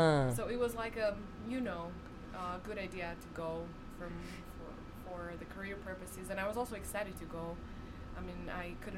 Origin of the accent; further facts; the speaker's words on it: Slovakia; first language Slovak; English is a second language; My first language is Slovak.